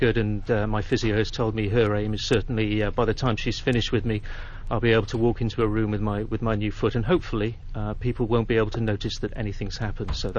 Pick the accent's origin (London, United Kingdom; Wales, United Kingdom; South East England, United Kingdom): Wales, United Kingdom; Cardiff; I'm back with my parents in my hometown of Cardiff.